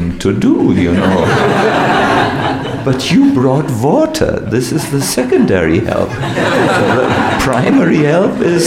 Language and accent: English; Germany; English is a second language; I'm sorry, I'm from Germany. I cannot... We like to talk with words that have meaning.